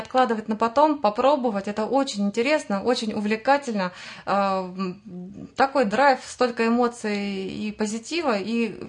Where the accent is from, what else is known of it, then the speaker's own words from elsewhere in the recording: Yekaterinburg, Sverdlovsk Oblast, Russia; now in Ramenskoye, Russia; хотя я сама из Екатеринбурга, но вот наш город Раменск стал моей второй родиной. И сами мы живем в залинейной части города Раменска